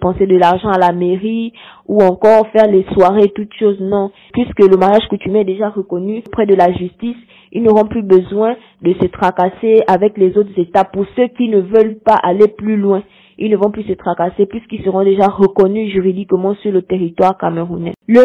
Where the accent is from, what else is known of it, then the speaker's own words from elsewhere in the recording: Gabon; Nous sommes du sud du Gabon et il y a une certaine façon de fonctionner.